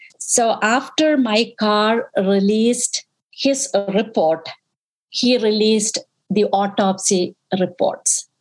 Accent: Chicago, Illinois, United States; I come from Chicago.

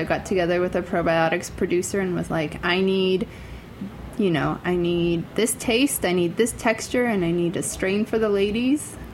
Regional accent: Iran; preserves and jams that I had growing up in Iran.

